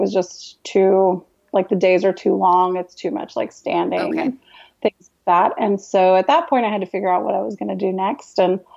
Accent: Wyoming, United States; moved away as an adult; also born or lived in Seattle, Washington; so after I grew up in Wyoming, I went to college in Wyoming, and then I moved to Seattle, Washington.

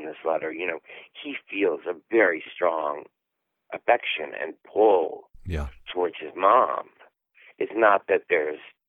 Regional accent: Paris, Missouri, United States; also born or lived in New York; Well, I lived in New York for about 25 years. And I am from Missouri, a small town called Paris. And I moved back to Paris to help out my mother.

